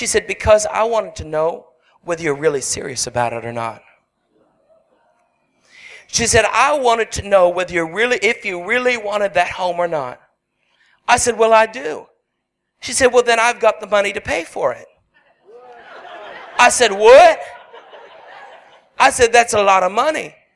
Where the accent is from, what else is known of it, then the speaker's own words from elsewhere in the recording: Canada; now in United States; because I'm a Canadian.